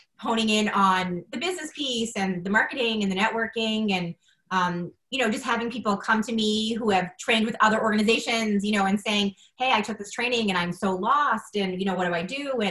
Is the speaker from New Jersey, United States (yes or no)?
no; Boston, Massachusetts, United States; I'm from Boston.